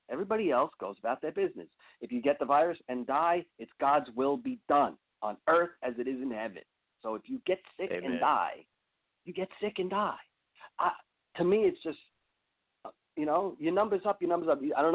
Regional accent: New York, United States; I grew up in New York. I've been to Manhattan.

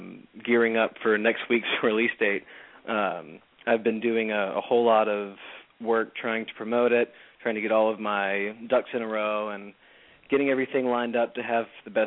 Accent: North Carolina, United States; I grew up in North Carolina

